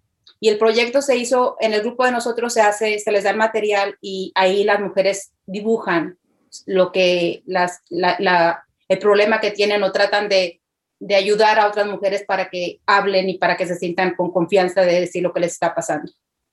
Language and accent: Spanish; Mexico; Y también creo que la cultura influye mucho porque yo soy de México